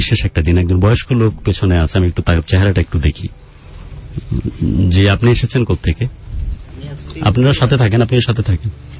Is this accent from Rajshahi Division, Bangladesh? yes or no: yes; Rajshahi, Rajshahi Division, Bangladesh; রাজশাহীতে আমার বেড়ে ওঠা, যেখানকার সবচেয়ে ভালো একটি স্কুল গভর্নমেন্ট ল্যাবরেটরি